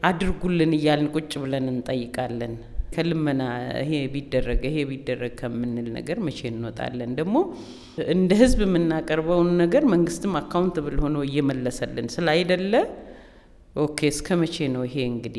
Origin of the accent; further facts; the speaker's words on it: Waka, South West Ethiopia Peoples' Region, Ethiopia; ክፋ ክፍለ ሀገር በሚባልበት ዘመን በክፋ ክፍለ ሀገር እንደ አውሮ ዞን ላይ ነው የተወለድኩት። ዋካ ከተማ የአውራጃው ዋና ከተማ ነው የምንኖርበት፣ ቤተሰቦች ያሉበት እና እዛ እስከ 8 ትምህርት ቤት ነበረ።